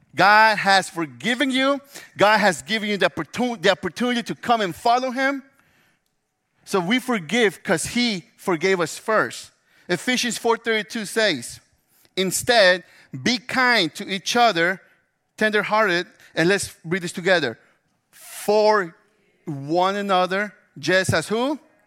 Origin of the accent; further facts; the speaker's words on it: Memphis, Tennessee, United States; So I'm from Memphis. So I'm here thinking, oh, man, my car just got stolen.